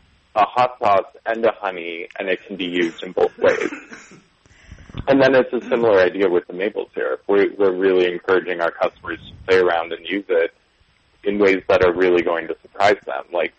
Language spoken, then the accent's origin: English; New Hampshire, United States; I'm from New Hampshire, so I've lived and breathed maple syrup all of my life.